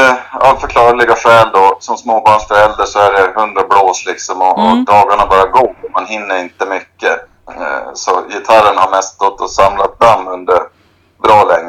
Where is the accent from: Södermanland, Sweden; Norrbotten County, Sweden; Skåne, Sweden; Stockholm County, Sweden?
Norrbotten County, Sweden; Lappträsk; Jo, men du vet, jag är från... Det finns ju lilla Lappträsk och stora Lappträsk